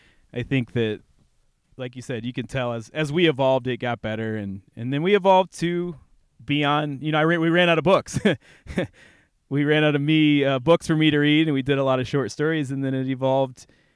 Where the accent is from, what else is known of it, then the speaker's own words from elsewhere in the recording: Illinois, United States; I believe you. I'm from Illinois.